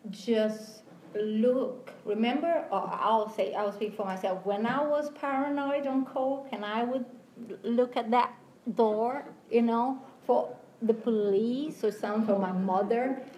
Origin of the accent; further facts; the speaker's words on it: Brazil; I got a banana here because I'm from Brazil.